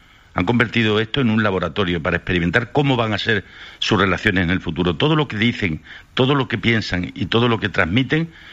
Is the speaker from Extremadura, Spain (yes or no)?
yes; Extremadura, Spain; parece que somos los extremeños y las extremeñas